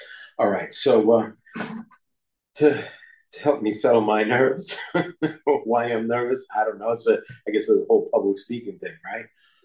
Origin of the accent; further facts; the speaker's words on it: Brooklyn, New York, United States; born there; So, here we go. I was born in Brooklyn, New York.